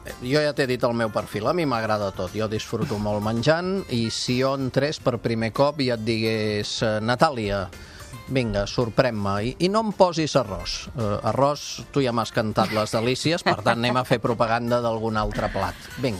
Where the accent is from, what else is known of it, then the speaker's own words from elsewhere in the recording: Catalonia, Spain; Jo sempre dic, com a català